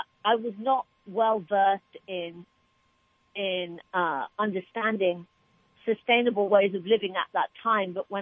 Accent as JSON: {"language": "English", "region": "England", "country": "United Kingdom", "tie": "born or raised there", "lives_now": "United States", "said": "I was born in England. I am of Pakistani and Indian descent. I currently live in America, in the San Francisco Bay Area, with my two kids and my husband"}